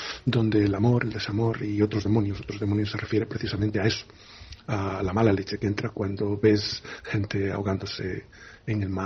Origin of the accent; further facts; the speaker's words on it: Castile and León, Spain; Realmente el Bierzo, mi tierra, viaja siempre conmigo, en el corazón y en el alma.